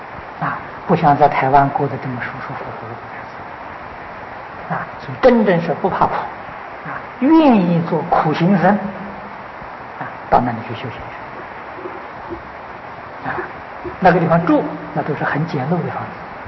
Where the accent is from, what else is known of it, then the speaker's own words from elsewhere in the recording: China; 这是我们中国人啊